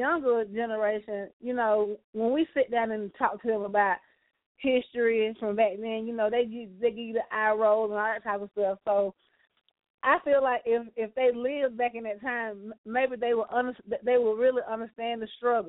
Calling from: Carrollton, Georgia, United States; I'm calling from Carrollton, Georgia.

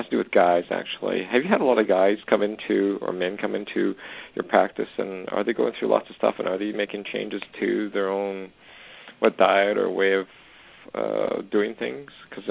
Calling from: Canada; I'm calling from Canada.

